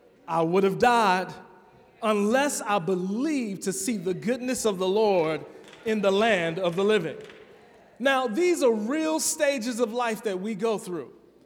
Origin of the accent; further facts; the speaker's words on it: Chicago, Illinois, United States; Now, the church I grew up in Chicago, Pentecostal church, we used to do something like on Tuesday nights and Friday nights when we had deliverance service